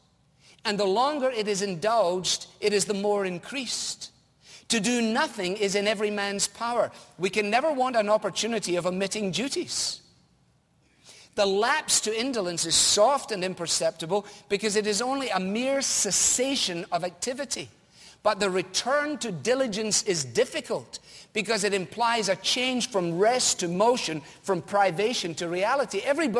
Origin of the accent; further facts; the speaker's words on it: Scotland, United Kingdom; As a boy growing up in Scotland